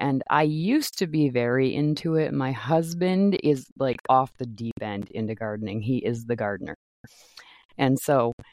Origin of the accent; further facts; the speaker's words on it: Maine, United States; because I'm not from Minnesota. I'm from Maine.